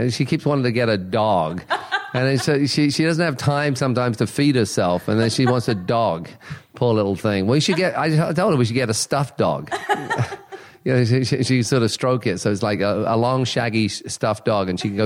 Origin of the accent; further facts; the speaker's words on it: England, United Kingdom; moved away as an adult; also born or lived in Germany / Cyprus; But I am British originally, and I left. As a kid, I lived in Germany and Cyprus. So, you know, even though I grew up in England, I was out of England quite a bit. And then I left when I was 20.